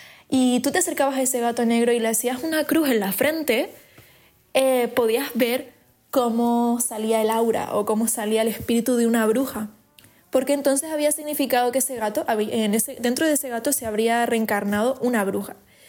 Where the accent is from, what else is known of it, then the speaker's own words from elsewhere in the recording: Fuerteventura, Canary Islands, Spain; bueno, soy de Canarias, concretamente de Fuerteventura